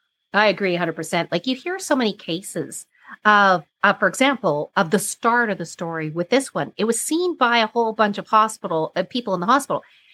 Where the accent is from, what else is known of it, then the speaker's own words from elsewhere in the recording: Canada; Me being Canadian